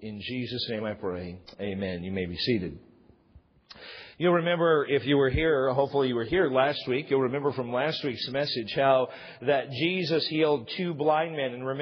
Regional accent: San Diego, California, United States; I tell them I'm from San Diego

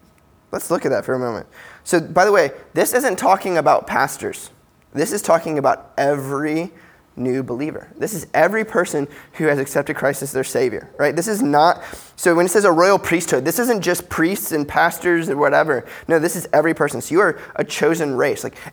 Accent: United States; Like, I grew up in America. It's been really basically my entire life, sans like a few months, right?

